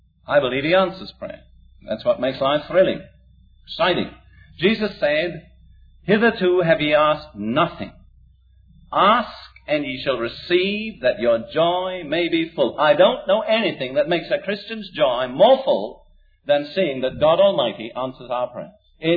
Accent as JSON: {"language": "English", "region": "Florida", "country": "United States", "said": "I come from Florida. We have our problems in Florida"}